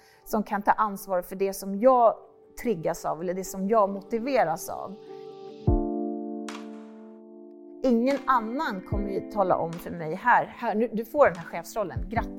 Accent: Hässelby, Stockholm County, Sweden; Ja, jag är uppvuxen ute i Hässelby med mamma och pappa och min syster

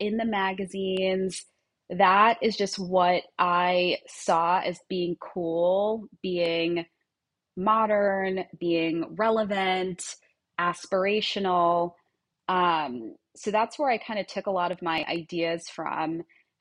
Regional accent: Long Island, New York, United States; I grew up in Long Island, and what you do on the weekends for fun is you walk around the mall

